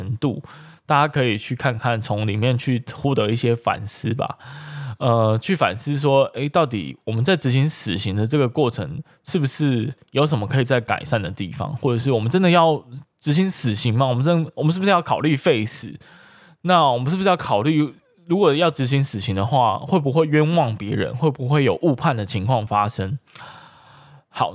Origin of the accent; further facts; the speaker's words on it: Kaohsiung, Taiwan; 尤其身为高雄人嘛，海洋城市我们应该去了解的